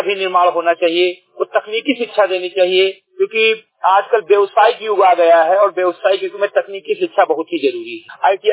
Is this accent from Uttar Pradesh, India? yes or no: yes; Mihinpurwa, Uttar Pradesh, India; ग्राम सभा से मेरी विकास खंड मेनपुरा जनपद बहराइच का मूल निवासी हूँ